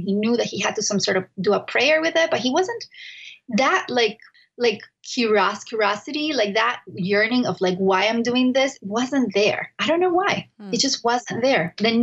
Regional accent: Venezuela; that we come from Jews from Spain and we have all these really, weird things that we do in our family, but this is where it's going to end because guess what? Everyone's leaving Venezuela.

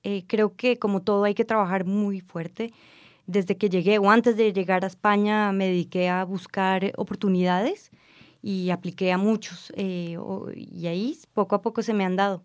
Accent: Colombia; Yo soy judía, soy mujer, soy colombiana, soy sefaradí, he vivido en diferentes países

